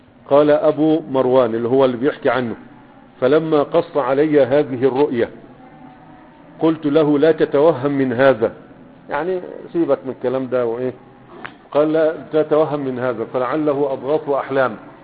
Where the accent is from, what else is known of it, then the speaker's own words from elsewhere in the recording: Egypt; لكنه كتاب مشهور عندنا في مصر